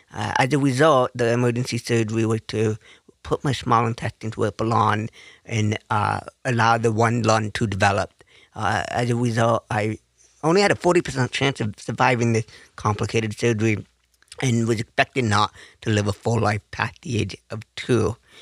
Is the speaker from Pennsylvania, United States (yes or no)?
no; Seattle, Washington, United States; born there; When I was born premature in the Seattle area, I was rushed to Seattle Children's at 4 hours old